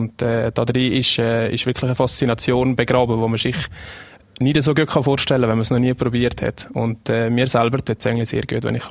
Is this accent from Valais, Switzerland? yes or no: yes; Riederalp, Valais, Switzerland; Also ich bin aufgewachsen auf der Riederalpa.